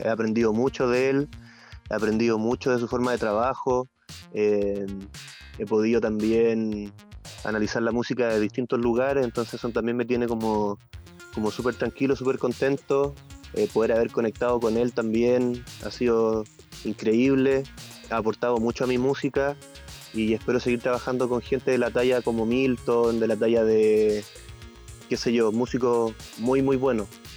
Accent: Concón, Valparaíso, Chile; Que es de la zona donde soy yo, de Concón, Viña, Valpo

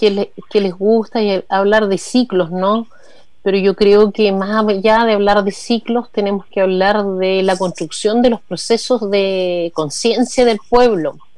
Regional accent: Coronel, Biobío, Chile; also born or lived in Berlin, Germany; personalmente vivo en Coronel, soy de Coronel, nacía, semicriada en Coronel, después vino el exilio, así que mi otra segunda patria fue la República Democrática Alemana, así que me crié ahí en Berlín.

